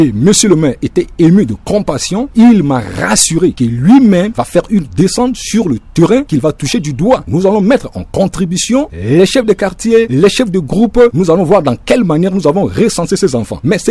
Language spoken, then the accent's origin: French; Bimbo, Ombella-M'Poko, Central African Republic; Par exemple, chez moi, à Bimbo 3, c'était une jeunesse battante, une jeunesse laborieuse.